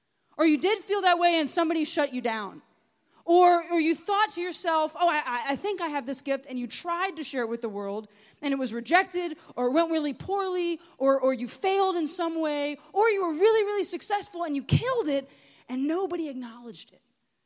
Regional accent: the South, United States; I'm from the South, so it's like we're making gumbo.

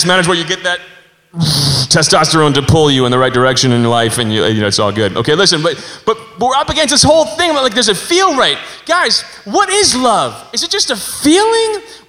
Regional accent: Denver, Colorado, United States; I'm from Denver, Colorado.

